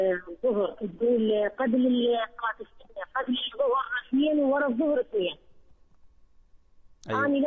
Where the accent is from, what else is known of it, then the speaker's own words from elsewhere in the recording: Iraq; من العراق.